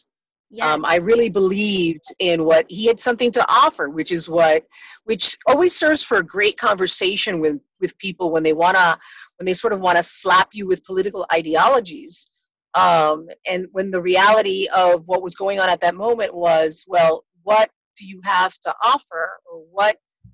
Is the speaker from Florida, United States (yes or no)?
yes; Miami, Florida, United States; I was born in Miami, Florida, born and raised, graduated from Miami Senior High School. I don't think there's anything more Miamian than that.